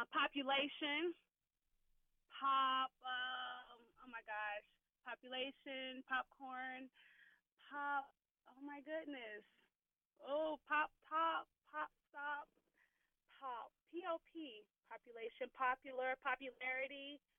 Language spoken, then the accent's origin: English; the South, United States; I'm from the South. We don't call it pop.